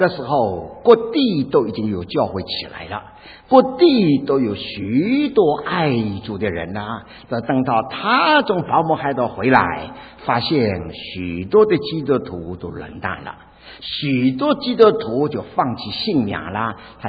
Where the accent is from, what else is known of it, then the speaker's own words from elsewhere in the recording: China; 我们中国人呢，常常在腔当中就省吃俭用的啦